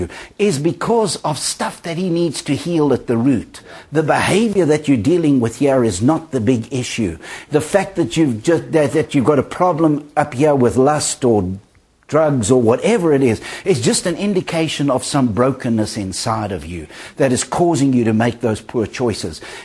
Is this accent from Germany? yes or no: no; South Africa; And of course, he was a mighty man in South Africa, my home country.